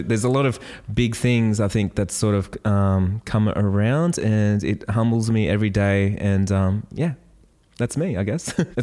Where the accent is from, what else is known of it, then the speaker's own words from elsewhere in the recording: Australia; I'm actually an Australian wedding photographer.